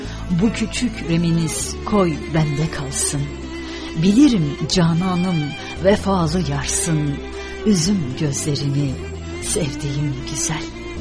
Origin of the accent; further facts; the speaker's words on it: Central Anatolia, Turkey; Yani ben bildiğiniz tipik Orta Anadolu insanıyım.